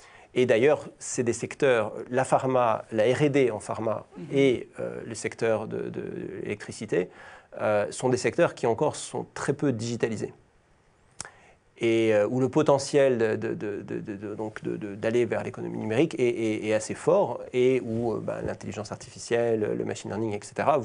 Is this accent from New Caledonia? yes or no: yes; New Caledonia; now in Paris, France; Alors, je suis de Nouvelle-Calédonie, c'est un territoire français d'outre-mer. Et voilà, ça fait un peu plus de 10 ans que je vis à Paris.